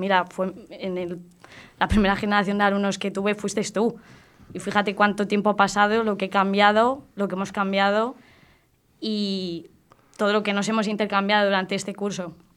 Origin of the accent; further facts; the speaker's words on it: Vallecas, Community of Madrid, Spain; accent: Vallecas; yo tengo 25 años y reconozco que, por mi carácter de vallecano y mi propio dialecto de allí